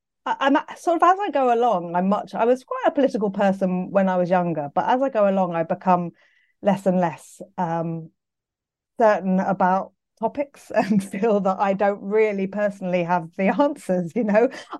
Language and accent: English; London, United Kingdom; I'm from London. So I went to school, Pimlico School, just down the road.